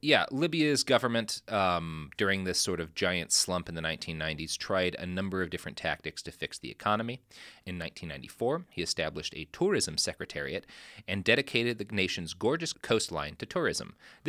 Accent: Texas, United States; I'm fine with winter, but I come from Texas, so if it's hot outside, I expect there to be air conditioning

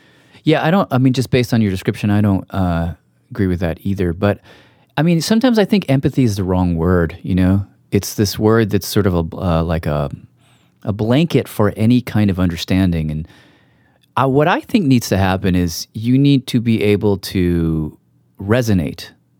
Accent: United States; And I felt like I should, just as an American citizen.

